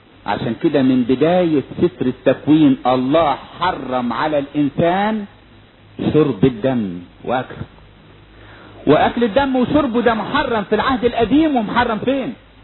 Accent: Upper Egypt, Egypt; عندنا في الصعيد يقولك العيلتين بينهم ايه؟ بينهم دم.

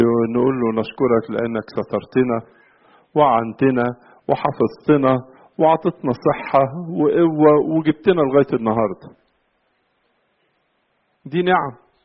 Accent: Egypt

